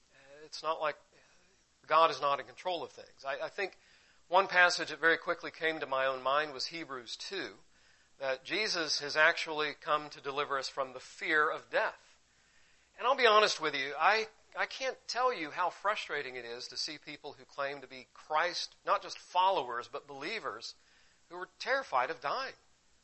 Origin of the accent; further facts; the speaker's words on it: Florida, United States; We're not really from there. I claim Florida as home because I've lived here almost all my life